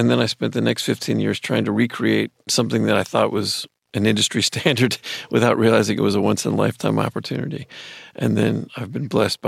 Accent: Los Angeles, California, United States; growing up in Los Angeles, an acting career didn't seem like a foreign concept.

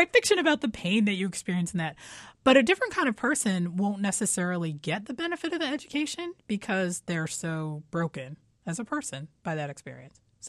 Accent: Philadelphia, Pennsylvania, United States; I grew up in West Philadelphia and it was in a black neighborhood

